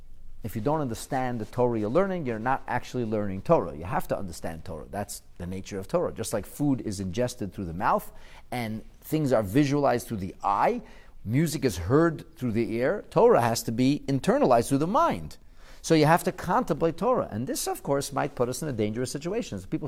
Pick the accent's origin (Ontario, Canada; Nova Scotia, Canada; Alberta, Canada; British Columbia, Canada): Ontario, Canada; Thornhill; I'm actually from York Region, and the city is Vaughan, and the town or neighborhood is Thornhill.